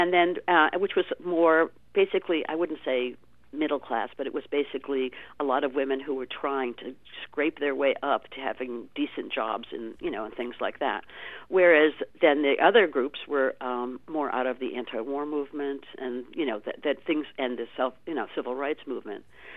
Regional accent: Maine, United States; also born or lived in Boston; But anyway, I grew up in Maine. I joined the women's movement in Boston.

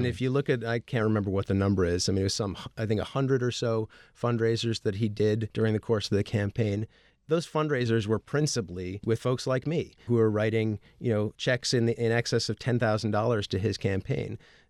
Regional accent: New York City, New York, United States; I grew up in New York City, yeah.

